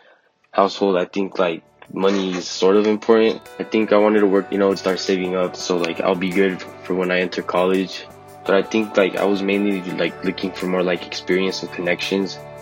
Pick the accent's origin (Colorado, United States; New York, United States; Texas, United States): Colorado, United States; Denver; I am from Denver, Colorado, and I am 18 years old.